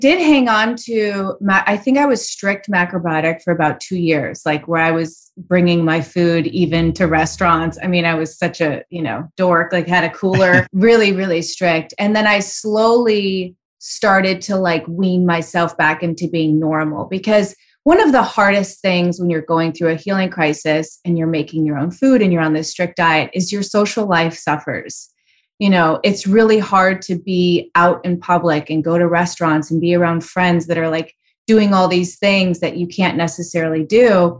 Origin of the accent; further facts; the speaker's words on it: Chicago, Illinois, United States; It was very unusual growing up in Chicago in the 80s.